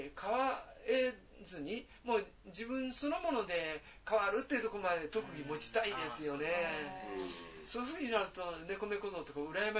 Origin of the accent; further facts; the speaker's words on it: Koyasan, Wakayama, Japan; born there; 僕高野山で生まれて次引っ越したのが北又っていうところで